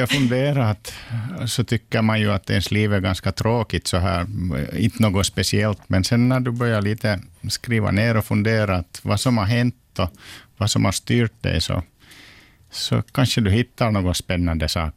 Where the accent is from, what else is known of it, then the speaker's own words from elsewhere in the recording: Karis, Uusimaa, Finland; accent: Karis dialect; ni kanske hör lite på min dialekt att den sitter kvar, den här Karis-dialekten, så jag är född och uppvuxen i Karis. Lilla staden Karis, 8000 invånare i Västra Nyland. Mm. 66 föddes jag där